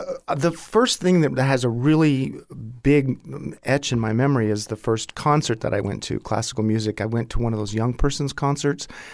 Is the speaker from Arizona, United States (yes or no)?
yes; Ajo, Arizona, United States; born there